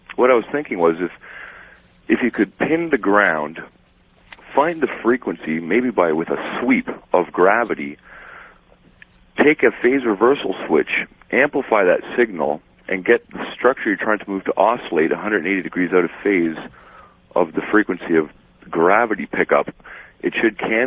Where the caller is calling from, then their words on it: Salt Spring Island, British Columbia, Canada; Yeah, I'm calling from Salt Spring Island.